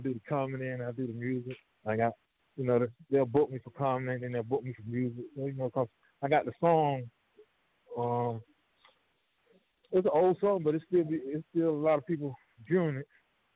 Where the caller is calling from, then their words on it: Georgia, United States; I'm calling from Georgia.